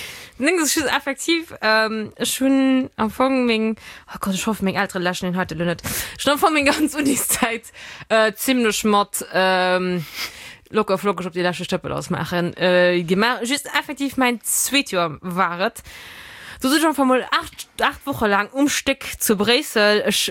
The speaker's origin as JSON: {"language": "German", "country": "United States", "said": "Ich bin eine Amerikanerin"}